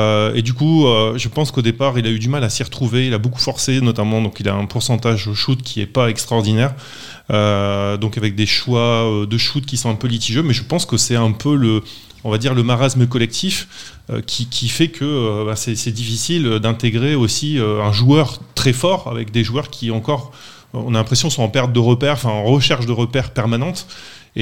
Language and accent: French; France; je trouve ça très intéressant pour nous en tant que Français